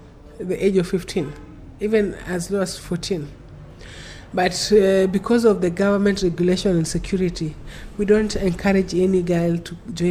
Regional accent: Kilifi, Kilifi County, Kenya; I come from Kilifi. I know I cannot travel to Kilifi.

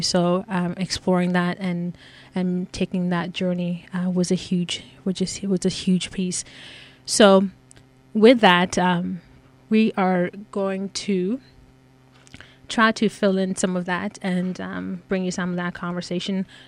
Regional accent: Kenya; now in Toronto, Canada; I was born in Kenya, and so grew up there.

